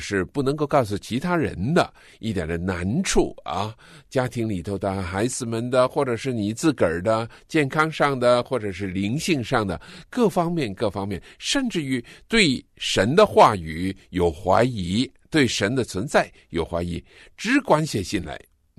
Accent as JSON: {"language": "Chinese", "country": "China", "said": "今天我们中国人都很常常挂在嘴巴上的一句话，就是往前看"}